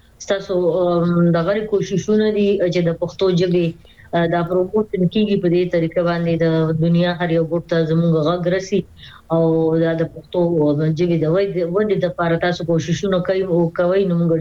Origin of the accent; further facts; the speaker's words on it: Swabi, Khyber Pakhtunkhwa, Pakistan; زما ته بنیادی تعلق د خیبر پختونخوا د زبرسوابای ضلع یو کلی زیدی سره زما تعلق دی. جی او هلته نوې د ابتدایي سبق مې هلته نه ویلې دی او هغې نه پس چې د کالج سټډیز پسې بیا راووتو بهر مردان ته